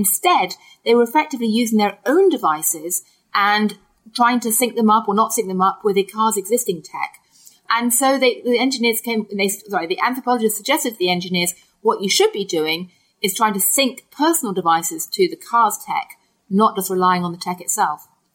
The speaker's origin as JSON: {"language": "English", "country": "United Kingdom", "tie": "born or raised there", "said": "I grew up in Britain"}